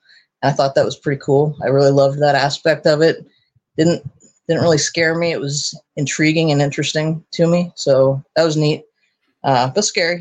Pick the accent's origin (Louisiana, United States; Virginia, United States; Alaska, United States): Alaska, United States; also born or lived in Oregon; So I was born in Oregon, and my dad was military, then transferred over to deputy sheriff. And when I was a teenager, he got a job working up in Alaska and brought our family up. And so we've been in Alaska since the late 80s